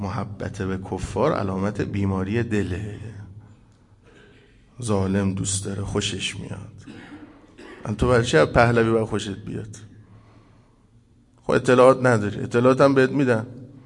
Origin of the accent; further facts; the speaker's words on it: Iran; به عنوان یه ایرانی خجالت کشیدم